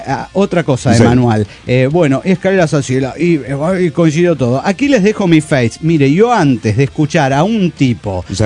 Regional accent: Chacabuco, Buenos Aires Province, Argentina; de Buenos Aires. … de Chacabuco

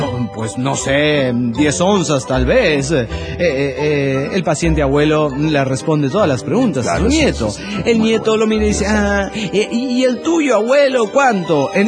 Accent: León, Guanajuato, Mexico; mujer en la plaza pública de Lyon, Guanajuato, lo arrestaron por 12 horas el pasado día jueves en mi ciudad natal.

